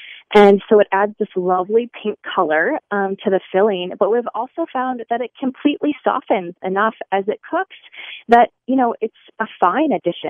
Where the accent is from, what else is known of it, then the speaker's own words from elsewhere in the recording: Michigan, United States; also born or lived in Japan; I am born and raised in Michigan, and I've always been here, with the exception of a couple years spent in Japan.